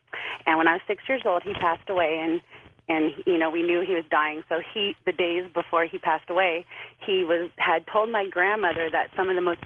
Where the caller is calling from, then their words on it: California, United States; I'm calling from the Bay Area.